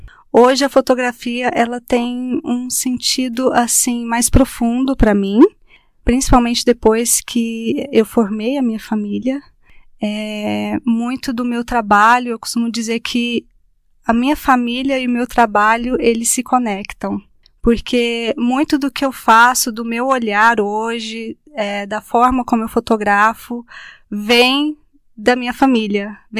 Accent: Brazil; now in Germany; a Alemanha é um país lindo, é muito organizado, mas... Tem um outro lado que, como brasileira, a minha dificuldade, o meu grande desafio é o frio e a língua.

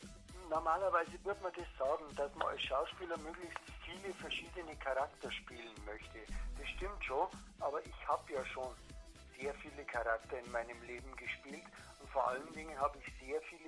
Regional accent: Bavaria, Germany; Ich bin Bayer einfach. Ich bin eigentlich zutiefst Bayer, das gebe ich zu.

